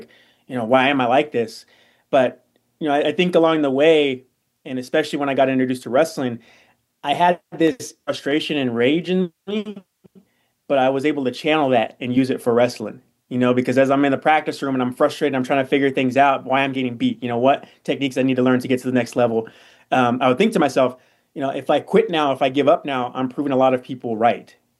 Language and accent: English; California, United States; born there